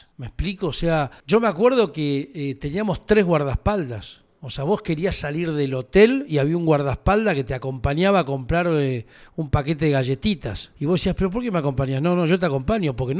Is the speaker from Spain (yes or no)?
no; Argentina; como somos los argentinos